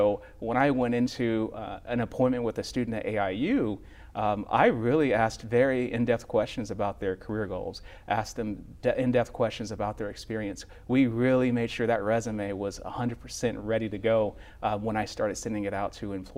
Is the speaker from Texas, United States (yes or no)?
yes; College Station, Texas, United States; I grew up in College Station, Texas. It's about an hour north of here.